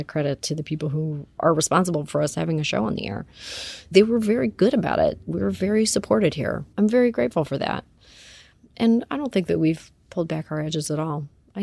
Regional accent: Canada; I come from Canada. We don't care about the C word there.

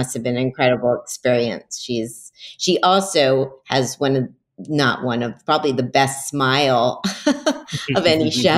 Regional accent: Miami, Florida, United States; No, I just feel lucky that I grew up in Miami

